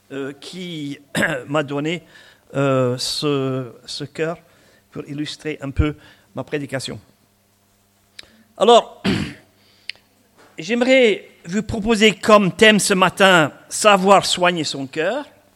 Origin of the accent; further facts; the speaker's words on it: Scotland, United Kingdom; French is a second language; moved away as an adult; now in France; Vous allez remarquer que j'ai un petit accent, j'ai gardé mon accent. Hein. Ce n'est pas un accent du midi, mais je suis écossais. Hein. Je suis venu en France pour une semaine et je suis resté 42 ans.